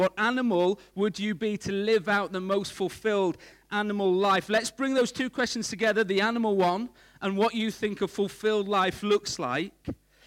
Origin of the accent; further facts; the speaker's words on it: North West England, United Kingdom; I'm no farmer. I grew up in Cumbria, so I know lots of sheep in Cumbria